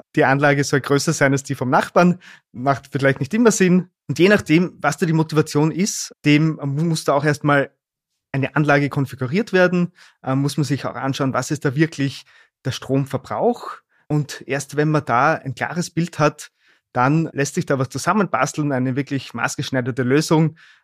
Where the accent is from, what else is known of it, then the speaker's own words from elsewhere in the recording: Styria, Austria; moved away as an adult; now in Vienna, Austria; Also ich bin ein Steirer, der vor 15 Jahren nach Wien gekommen ist zum Studieren.